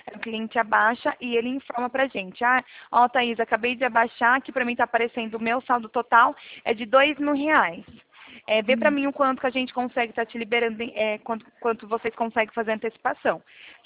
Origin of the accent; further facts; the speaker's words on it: São Paulo, Brazil; Eu sou aqui de São